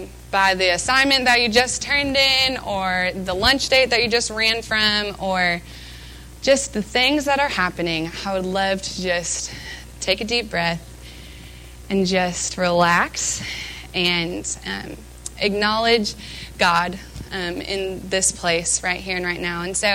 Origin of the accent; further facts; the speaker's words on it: Ozark, Missouri, United States; I am from Ozark, Missouri. I am a senior here at Harding University